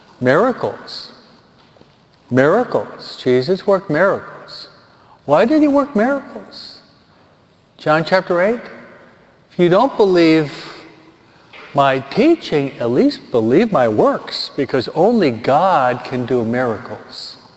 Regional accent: New York, United States; also born or lived in California; Hey, I'm a New Yorker. New York and then California, right?

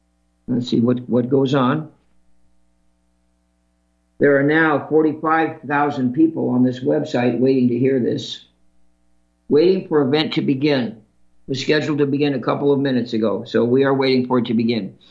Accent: Santa Monica, California, United States; I mean, it must be nervous being back where I grew up in Santa Monica, California.

